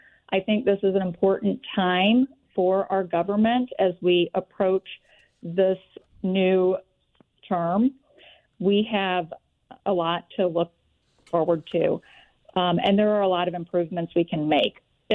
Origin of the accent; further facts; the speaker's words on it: St. Louis, Missouri, United States; Well, I am a local St. Louisan. I grew up in the Bevo Mill area in South City. When I was in seventh grade, my family moved out to the county.